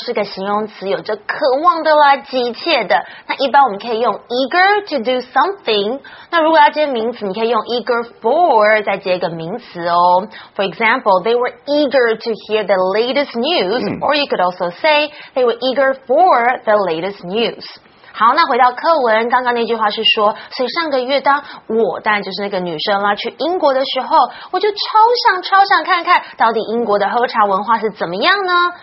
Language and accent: English; Australia; I love Tim Tams when I grew up in Australia.